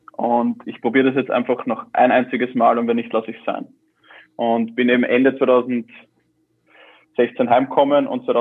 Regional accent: Baden, Lower Austria, Austria; ich komme ja doch aus Baden

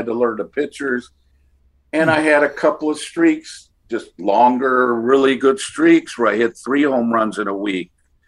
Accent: Los Angeles, California, United States; there was only three teams that were really interested in me, and that was the Dodgers, my hometown team.

